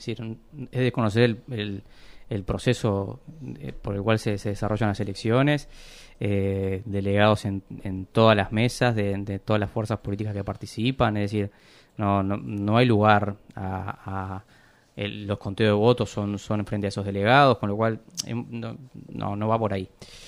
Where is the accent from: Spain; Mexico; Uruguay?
Uruguay; Lo que sí a mí me hubiera gustado como uruguayo